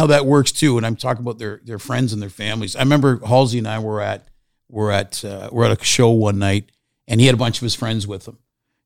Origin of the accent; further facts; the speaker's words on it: Canada; I maybe because it's I'm a Canadian thing and stuff like